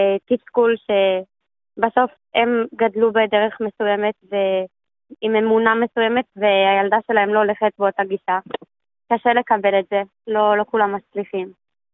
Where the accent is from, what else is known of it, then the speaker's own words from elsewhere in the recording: Jerusalem, Jerusalem District, Israel; אני גדלתי בירושלים בבית חרדי, ממש פנס, ממש דוסי, ונתתי בשאלה בגיל 14